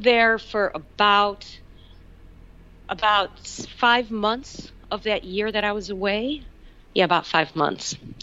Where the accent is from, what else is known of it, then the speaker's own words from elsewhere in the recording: Chicago, Illinois, United States; I'm from Chicago originally.